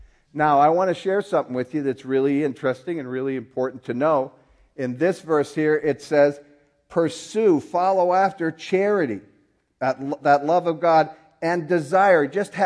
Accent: Minnesota, United States; I was from Minnesota, and it got cold in Minnesota.

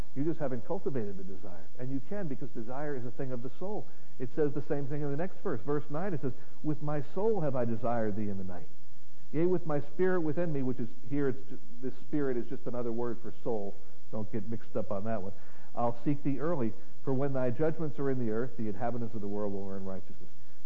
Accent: New Jersey, United States; I was raised in New Jersey.

